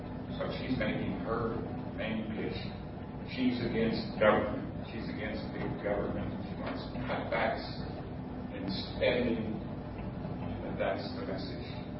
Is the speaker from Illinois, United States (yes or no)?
yes; Chicago, Illinois, United States; Now, I'm from Chicago. I've seen this story before.